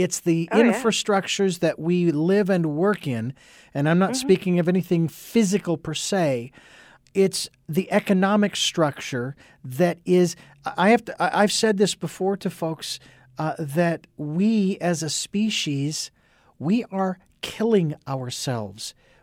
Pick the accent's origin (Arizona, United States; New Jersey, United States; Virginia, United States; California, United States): Arizona, United States; Phoenix; moved away as an adult; I moved from Phoenix, Arizona. And I complain a lot about the heat, but I think I'm justified in to some degree. But I have to say that city, my hometown, changed so much in the 45 years that I lived there